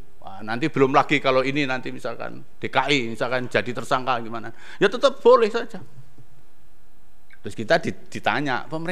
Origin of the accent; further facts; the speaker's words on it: Surabaya, East Java, Indonesia; bahasanya kurang santun ini karena saya besar di Surabaya, jadi kurang pas ini, banyak dekat dengan orang Madura itu.